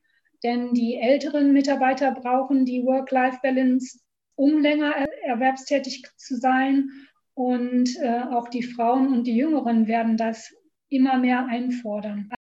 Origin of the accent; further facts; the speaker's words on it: Lower Saxony, Germany; now in Aachen, Germany; ich komme gebürtig aus Niedersachsen. Ich habe früher hier in Aachen Wirtschaftsgeografie studiert